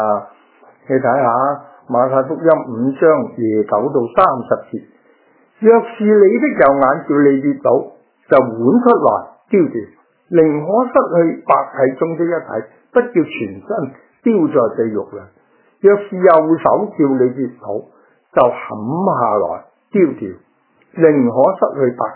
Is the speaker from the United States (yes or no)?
no; China; 所以我觉得如果我哋中国人好好温习一下我哋嘅诗词呢言语啊嗰啲咁呢